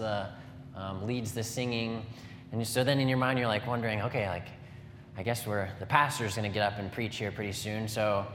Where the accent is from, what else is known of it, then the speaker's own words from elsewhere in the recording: Wisconsin, United States; Yes, we're from Wisconsin, and we love the heat.